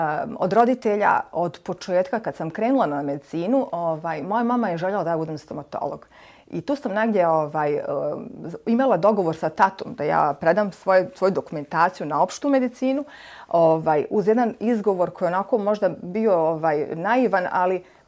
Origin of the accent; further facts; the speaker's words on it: Tuzla, Federation of Bosnia and Herzegovina, Bosnia & Herzegovina; also born or lived in Gradiška; now in Banja Luka, Bosnia and Herzegovina; Onda sam medicinu sam završila u Tuzli, na Medicinskom fakultetu u Tuzli. Ja sam rođena Tuzlanka i mogu komotno reći da sam 18 godina života provela u Tuzli, a 18 u Gradišci.